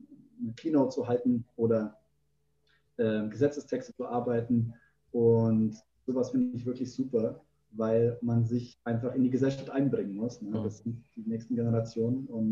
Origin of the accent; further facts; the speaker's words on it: Darmstadt, Hesse, Germany; now in Brazil; Also ich als Darmstädter muss ja sagen, mein Club aus meiner Heimatstadt, der war mal in der ersten Liga